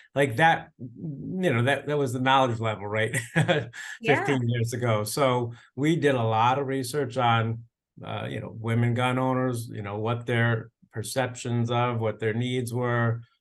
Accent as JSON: {"language": "English", "region": "New York", "country": "United States", "tie": "born or raised there", "said": "Yeah, so I grew up in Putnam County, New York. And you know, I hate to say, but 40 years ago, it was much more rural than it is now."}